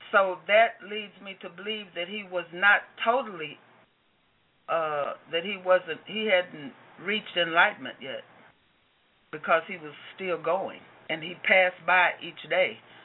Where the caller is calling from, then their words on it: Dallas, Texas, United States; I'm calling from Dallas, Texas.